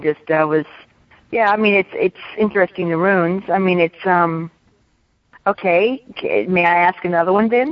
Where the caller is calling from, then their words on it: Louisiana, United States; In Louisiana.